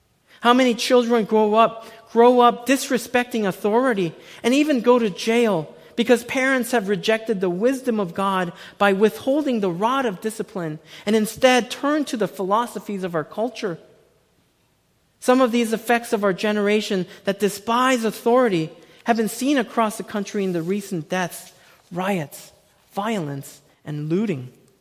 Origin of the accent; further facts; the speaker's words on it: South Korea; Well, when I was growing up in Korea, we knew everyone in our small neighborhood.